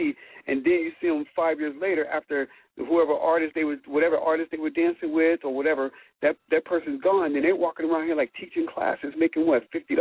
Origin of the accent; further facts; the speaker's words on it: Cincinnati, Ohio, United States; When I was growing up in Cincinnati, this convention came to Cincinnati.